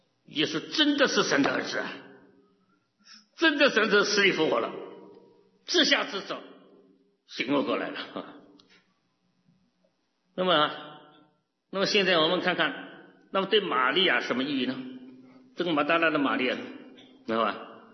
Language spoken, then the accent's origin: Chinese; China; 我们中国人的一生就是哭啊